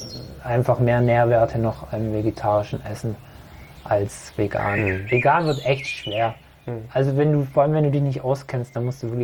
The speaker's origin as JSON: {"language": "German", "country": "Italy", "said": "Wenn du als Italiener zum Italiener gehst, kaufst du, bestellst du nie Pasta."}